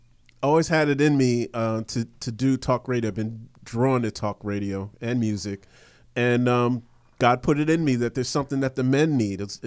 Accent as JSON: {"language": "English", "region": "New Jersey", "country": "United States", "tie": "born or raised there", "said": "I grew up in New Jersey. My pops used to torture me by making me listen to talk radio as we're driving around."}